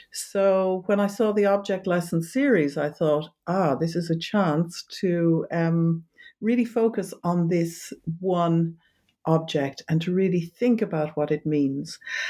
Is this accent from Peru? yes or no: no; Ireland; and originally I'm from Ireland.